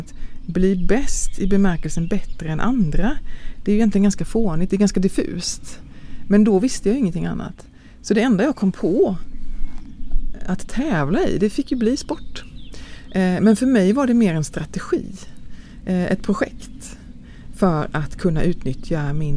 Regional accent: Långås, Halland County, Sweden; jag är född i Sverige, utanför Falkenberg, utanför Långås, utanför lastad i Kärret. Och gården heter ju då Kärrets gård.

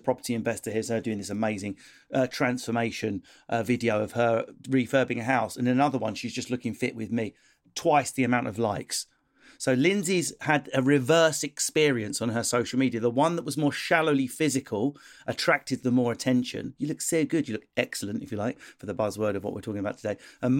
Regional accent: United Kingdom; because we're British, we quite like someone excellent

